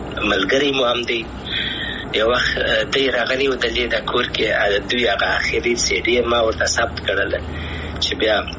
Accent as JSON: {"language": "Pashto", "country": "Afghanistan", "said": "زه افغان یم"}